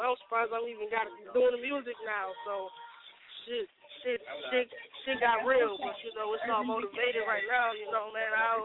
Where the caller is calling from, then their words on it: Atlanta, Georgia, United States; checking in. You know I'm at in the A.